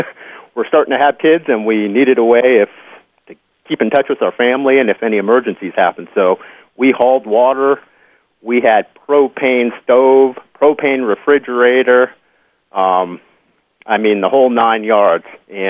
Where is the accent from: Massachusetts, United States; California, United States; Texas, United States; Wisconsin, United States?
California, United States; San Francisco; also born or lived in Lewiston, New York; I grew up in San Francisco. I was born in upstate New York in Lewiston, outside of Buffalo. And I didn't spend any time there, so I've pretty much lived my life in California and San Francisco predominantly.